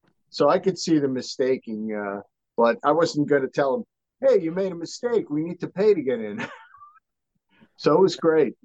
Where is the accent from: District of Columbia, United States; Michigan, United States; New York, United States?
New York, United States; Queens; moved away; Yeah, I was from Queens, and then when my parents moved here, I moved with them.